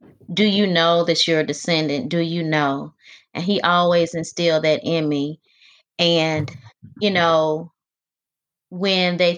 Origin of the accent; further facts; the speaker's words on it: Africatown, Alabama, United States; But just growing up in Africatown, picking up pecans and blackberries for my grandma